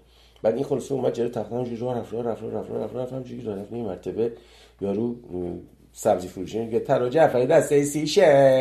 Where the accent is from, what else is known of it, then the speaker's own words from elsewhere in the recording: Iran; moved away; بعد مثلا 30 سال 30 خورده سال که از ایران من اومدم بیرون دیگه ندیده بودمش دیگه